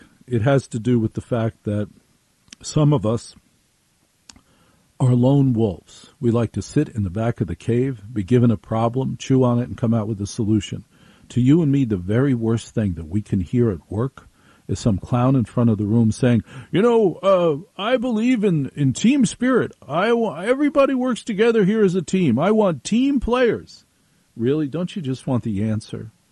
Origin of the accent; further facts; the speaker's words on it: New Jersey, United States; I grew up in Jersey.